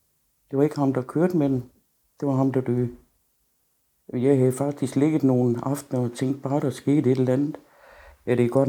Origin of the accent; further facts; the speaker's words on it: Odense, Region of Southern Denmark, Denmark; now in Frederiksværk, Denmark; Jeg er 67. Jeg kommer fra Odense. Nu bor jeg her i Frederiksværk